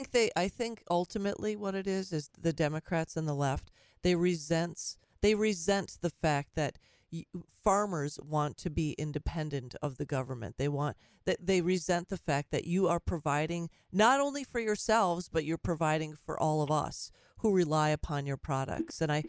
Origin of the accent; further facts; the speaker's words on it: United States; And as an American citizen, I have that right to do that.